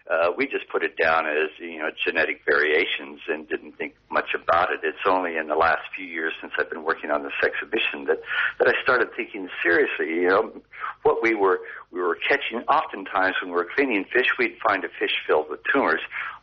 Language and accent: English; Ballarat, Victoria, Australia; at the Ballarat Fine Arts Gallery, which was my hometown, obviously